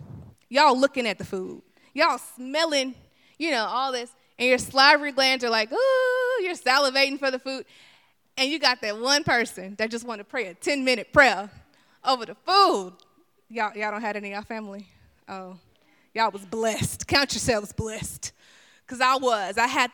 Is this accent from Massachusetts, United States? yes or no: no; Mississippi, United States; You know, I'm country. You know, I grew up in Mississippi. And I say a lot of y'alls. I got some slang in me, you know.